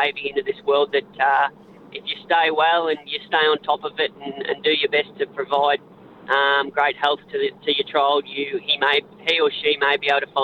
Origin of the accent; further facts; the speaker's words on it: Swan Hill, Victoria, Australia; now in Bendigo, Australia; I was born and raised in Swan Hill, as you said earlier. So Swan Hill's 4 hours from Melbourne, and I did majority of my riding out of Swan Hill, and just recently moved to Bendigo 2 years ago